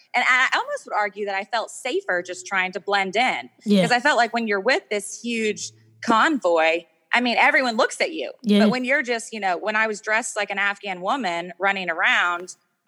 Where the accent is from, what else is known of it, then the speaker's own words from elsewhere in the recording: United States; I'm an American, and that comes with a whole set of privileges.